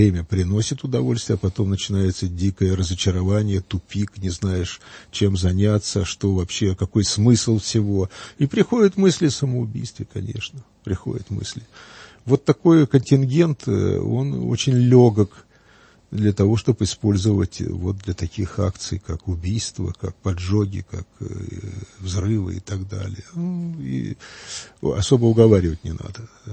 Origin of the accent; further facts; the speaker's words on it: Kharkiv, Kharkiv Oblast, Ukraine; moved away; Из моего родного города Харькова, я, правда, уже 50 лет как не живу там